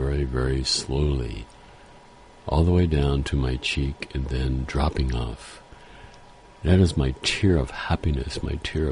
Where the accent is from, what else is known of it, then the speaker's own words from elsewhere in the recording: Philadelphia, Pennsylvania, United States; I'm from Philadelphia. I am from Northeast Philadelphia, not South Philadelphia, but everything counts in Philadelphia.